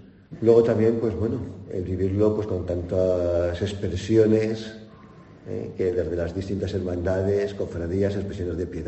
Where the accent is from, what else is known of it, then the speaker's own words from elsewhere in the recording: Aragon, Spain; diferente un poquito de mi tierra de Aragón.